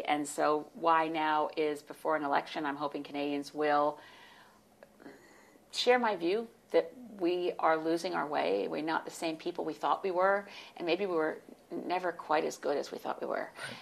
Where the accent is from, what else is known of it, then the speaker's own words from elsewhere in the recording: United States; born there; So I was born in the States.